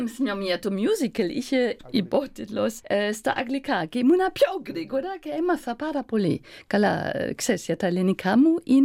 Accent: Germany; καλό για μένα που δεν τα ξέρω τόσο καλά, γιατί μεγάλωσα στη Γερμανία

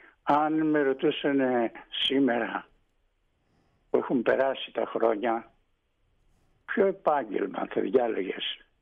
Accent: Tinos, South Aegean, Greece; είμαι από την καρδιά της Τίνου. Από την καρδιά της Τίνου. Αλλά θα πω λοιπόν στον κύριο Λούβαρη ότι είμαι πιο Τινιακός από τους Τινιακούς.

